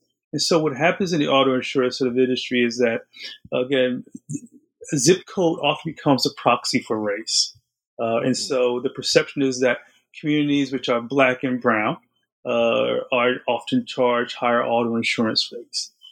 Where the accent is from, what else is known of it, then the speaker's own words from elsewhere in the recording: New Jersey, United States; So I'm from New Jersey. My family is from New Jersey.